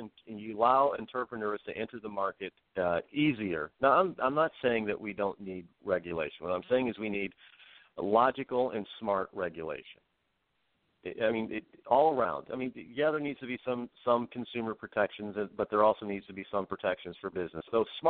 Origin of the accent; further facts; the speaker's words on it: United States; That's something else that we as the American people are not used to.